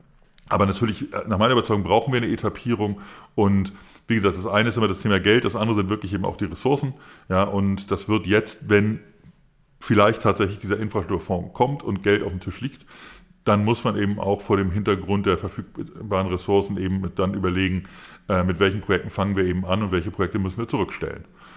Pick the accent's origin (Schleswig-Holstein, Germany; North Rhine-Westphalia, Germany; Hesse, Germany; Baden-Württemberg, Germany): Schleswig-Holstein, Germany; in meiner Heimat da im Norden